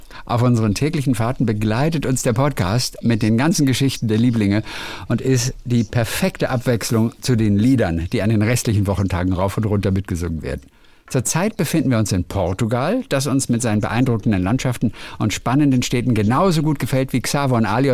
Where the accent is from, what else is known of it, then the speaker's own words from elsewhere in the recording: Bavaria, Germany; da komme ich genau her. Hab mich so gefreut. Erstens habe ich, obwohl das meine Heimat ist, gar nicht von der Namensgebergeschichte des Watzmanns gewusst.